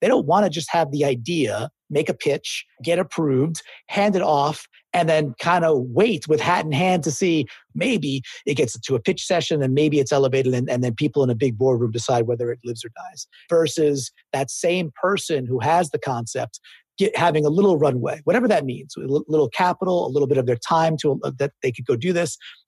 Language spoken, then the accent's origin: English; New York, United States; And the way I look at it from a traditional standpoint, I'm from New York, I got some buddies who are lawyers